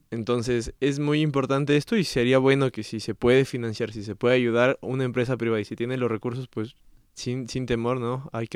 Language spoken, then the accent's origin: Spanish; Quito, Pichincha, Ecuador; born there; now in Loja, Ecuador; vengo de Ecuador. … Nací en Quito, pero vivo en Loja, la parte sur del país.